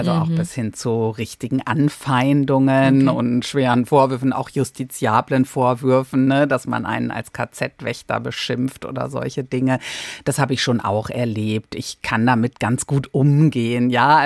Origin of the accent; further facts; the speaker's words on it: Lower Saxony, Germany; ich komme aus Ostfriesland ursprünglich